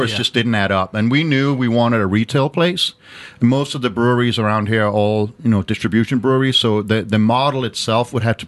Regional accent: Denmark; English is a second language; now in United States; No, so yeah, born and raised in Denmark. I've now lived in the States most of my life, became a citizen of about 10 years ago, and love it.

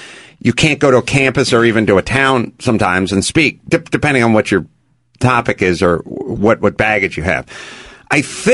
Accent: Seattle, Washington, United States; I hail from the Seattle area.

